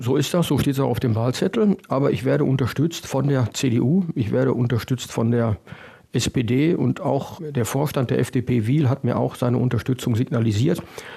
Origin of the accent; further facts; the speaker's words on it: Wuppertal, North Rhine-Westphalia, Germany; born there; now in Wiehl, Germany; ich bin 54 Jahre alt, seit über 20 Jahren hier im Oberbergischen, gebürtig aus Wuppertal.